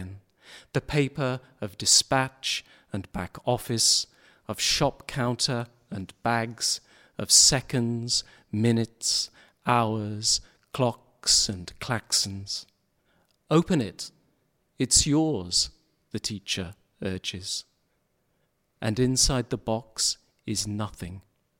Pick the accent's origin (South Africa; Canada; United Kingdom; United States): United Kingdom; St Ives, South West England; moved away as an adult; now in London, United Kingdom; Well, I was born in Cornwall and spent the first 18 years of my life living in St. Ives. So I'm from the south, but like a lot of Cornish young people, there was no work and I wanted to get an education. And so I left and moved to London.